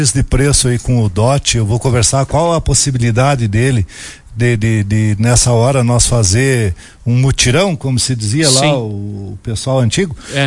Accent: Vacaria, Rio Grande do Sul, Brazil; born there; eu tenho um orgulho muito grande de estar prefeito aqui em Vacaria, eu que saí lá do 8º distrito, nasci lá na Enxovia

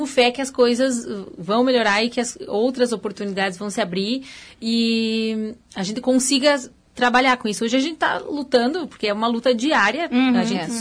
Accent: Dois Lajeados, Rio Grande do Sul, Brazil; also born or lived in Guaporé; now in Caxias do Sul, Brazil; Eu nasci em Guaporé, mas sempre morei em Dois Lajados, que na época Dois Lajados pertencia ao município de Guaporé. Então eu vim para Caxias em 2005

